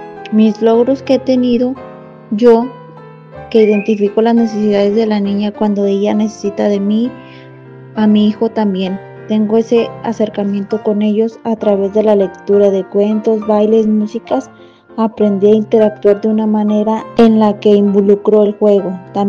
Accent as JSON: {"language": "Spanish", "town": "Carmen", "country": "Mexico", "said": "Somos de la zona 44 del municipio del Carmen."}